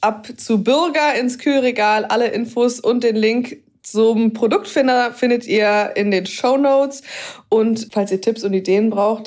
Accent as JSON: {"language": "German", "region": "Baden-Württemberg", "country": "Germany", "tie": "born there", "said": "im Herzen bin ich eine kleine Schwäbin, gell? Ich bin ja im Schwarzwald geboren."}